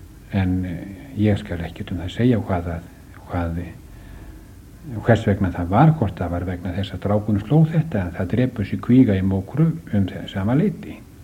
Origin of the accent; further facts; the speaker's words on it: Meðalland, South Iceland, Iceland; born there; Ég er fæddur á Söndum í Meðalandi.